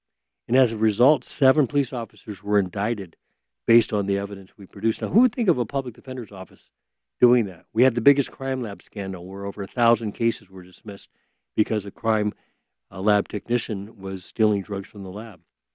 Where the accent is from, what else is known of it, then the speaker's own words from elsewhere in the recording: United States; I'm Japanese American, so my parents and grandparents were in the internment camps during World War II with 120,000 other Japanese Americans.